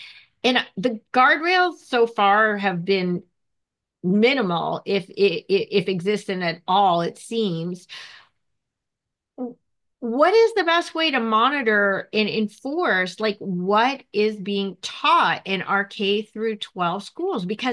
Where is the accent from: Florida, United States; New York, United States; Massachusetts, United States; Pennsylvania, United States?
Pennsylvania, United States; Philadelphia; I'm from Philadelphia.